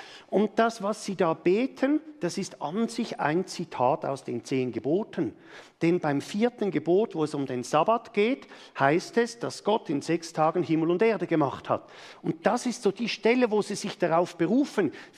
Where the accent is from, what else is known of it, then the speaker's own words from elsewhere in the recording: Switzerland; wir sind da als Schweizer dann ganz, ganz leise